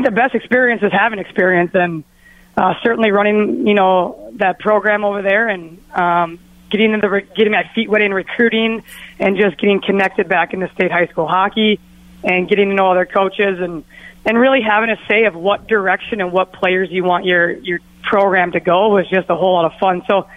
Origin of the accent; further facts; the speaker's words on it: Minnesota, United States; I think him being in the Olympic Village and seeing us Minnesotans, he kind of gave us extr